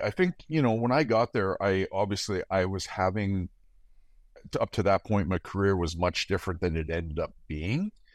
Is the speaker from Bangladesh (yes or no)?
no; England, United Kingdom; I'm an English guy.